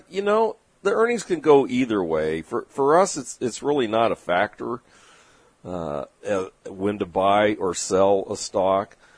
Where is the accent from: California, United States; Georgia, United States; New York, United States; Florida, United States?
California, United States; San Diego; also born or lived in Glendale; Growing up in San Diego and being born in the Glendale, Los Angeles area, I followed the Lakers for many, many years